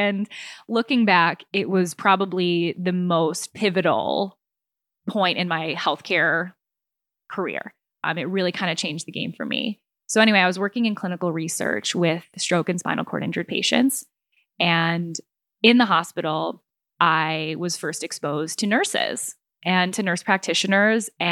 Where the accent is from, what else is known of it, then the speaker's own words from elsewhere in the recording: Chicago, Illinois, United States; I'm from Chicago. So I was born and raised on the near west side of Chicago, which kind of like also plays into this story.